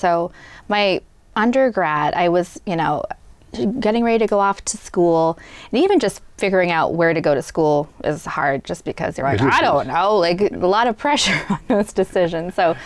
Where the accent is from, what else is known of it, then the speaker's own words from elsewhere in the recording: Medway, Massachusetts, United States; I did. I grew up in Medway, and it was a great experience.